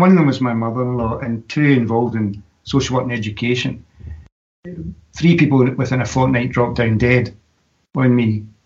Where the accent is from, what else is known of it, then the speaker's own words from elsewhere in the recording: Cumbernauld, Scotland, United Kingdom; And the reason is because I grew up in Cumbernauld, really, and right next door to us, there was this guy who was Rangers mad.